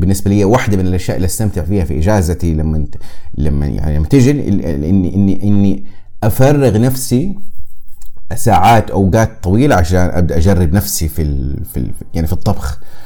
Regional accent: Saudi Arabia; وعلى عندنا في السعودية مثلا مجتمعات أهل المدينة

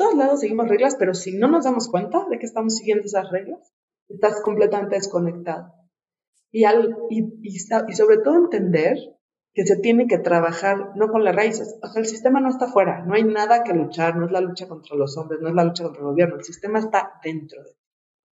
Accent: Mexico; a mí me retan como de cómo te voy a pagar a ti eso, porque soy mexicana

